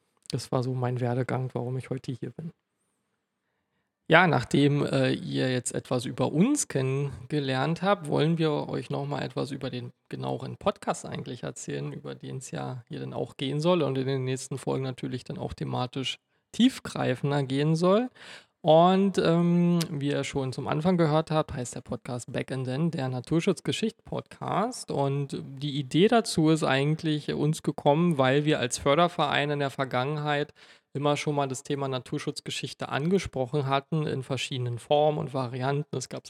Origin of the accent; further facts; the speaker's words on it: Brandenburg, Germany; Also ich bin selber ein Brandenburger Urgestein, bin im kleinen Dorf nördlich von Oranienburg aufgewachsen, irgendwann nach Oranienburg gezogen und dann zum Studium damals nach Potsdam.